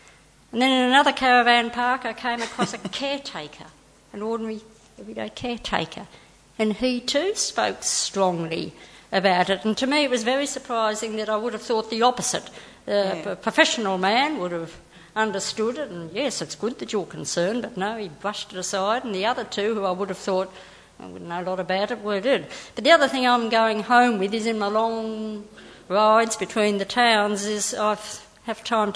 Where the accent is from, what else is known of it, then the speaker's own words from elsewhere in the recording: Albury, New South Wales, Australia; I'm from Albury Wodong at the start of the Murray there